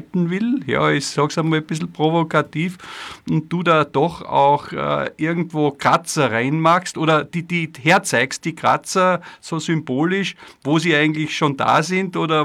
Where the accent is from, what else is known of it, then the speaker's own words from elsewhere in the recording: Austria; das war halt bei uns in Österreich